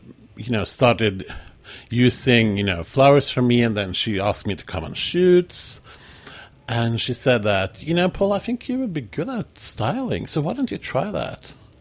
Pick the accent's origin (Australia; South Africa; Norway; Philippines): Norway; Oslo; English is a second language; now in New York, United States; I grew up in Oslo, Norway.